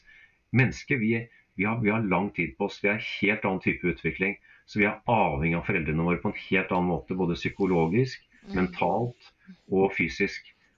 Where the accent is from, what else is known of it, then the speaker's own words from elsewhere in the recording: Bangladesh; also born or lived in India; now in Norway; Jeg vokste opp som prest og misjonærsønn, så jeg vokste opp i bussen i Bangladesh og India, kom tilbake til Norge som en liten villgutt, rett og slett